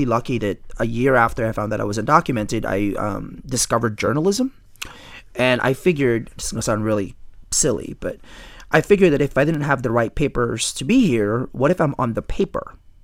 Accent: California, United States; as somebody who wasn't Mexican, because when I was growing up in California, everybody thought, you know, illegal meant Mexican

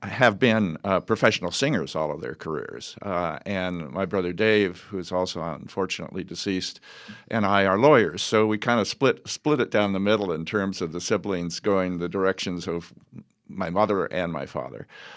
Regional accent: Medford, Oregon, United States; Well, I grew up in Medford, Oregon. My father, Otto, was a lawyer here.

